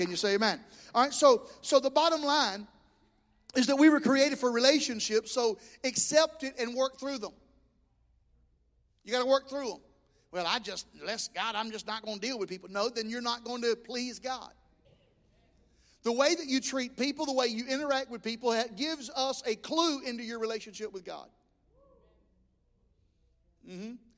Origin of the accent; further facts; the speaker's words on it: the South, United States; I'm from the South, and so if you're from the South, you get to say bless their heart.